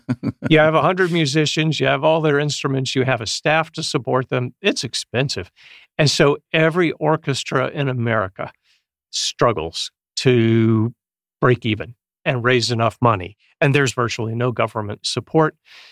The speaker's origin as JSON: {"language": "English", "region": "North Carolina", "country": "United States", "tie": "born or raised there", "said": "Growing up in North Carolina, I don't think there was an orchestra."}